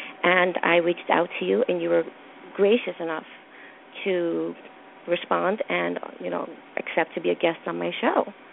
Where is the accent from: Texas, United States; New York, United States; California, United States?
New York, United States; Bronx; which happens to be my hometown and happens to be a place where incredibly famous and wonderful people were born and raised, the Bronx.